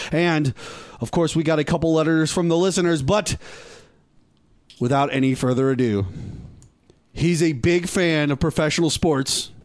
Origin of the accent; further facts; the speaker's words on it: St. Louis, Missouri, United States; I live in St. Louis. I grew up around the Blues and their fans and their Cardinals fans, too.